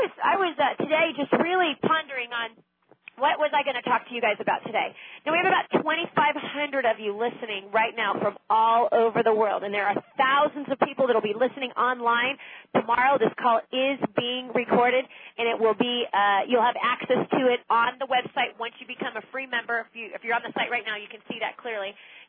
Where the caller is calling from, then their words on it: California, United States; It's now 7:05. I'm talking from Northern California.